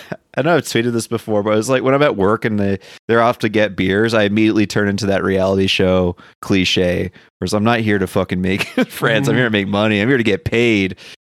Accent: Canada; Well, one, we're Canadian

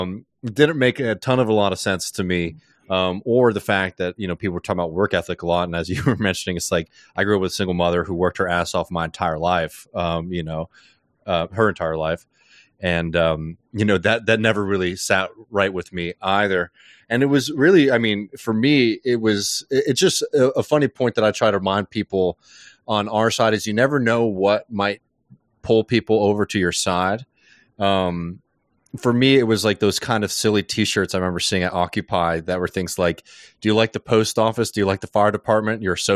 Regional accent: New York City, New York, United States; I'm from New York City. I'm a liberal.

